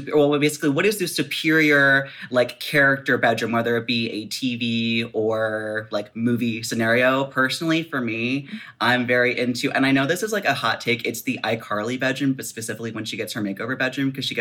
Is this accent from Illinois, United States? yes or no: no; Baltimore, Maryland, United States; I am from Baltimore.